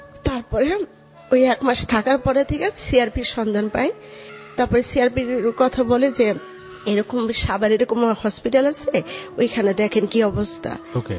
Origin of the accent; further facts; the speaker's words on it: Dhaka, Dhaka Division, Bangladesh; born there; আমি ঢাকা।